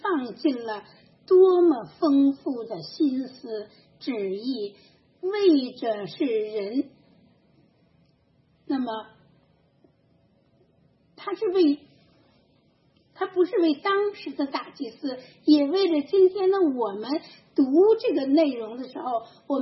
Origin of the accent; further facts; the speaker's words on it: China; 我们中国人最擅长的不就是玩名词吗